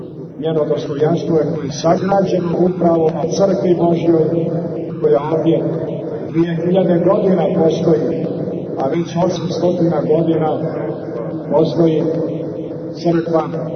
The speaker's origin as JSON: {"language": "Serbian", "country": "Montenegro", "said": "ovdje i kod nas u Crnoj Gori"}